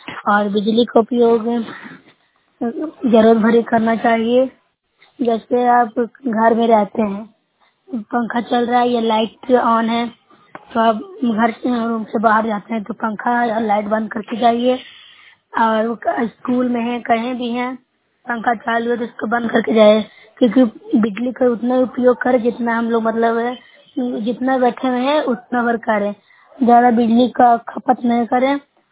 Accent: Bihar, India; मैं नौशहर ब्लॉक से हूँ, जिला नालंदा से।

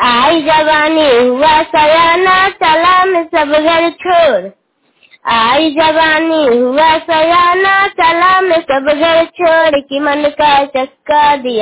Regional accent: Kanauli, Bihar, India; मेरा गांव कनौली की सुंदर हर की चदरा है टोला है।

